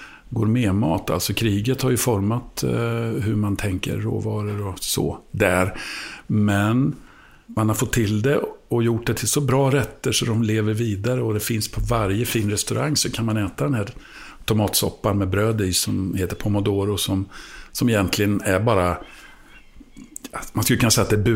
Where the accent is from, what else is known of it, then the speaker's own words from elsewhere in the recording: Degerfors, Örebro County, Sweden; mina optimala måltider, de var hemma i Degerfors när vi satt då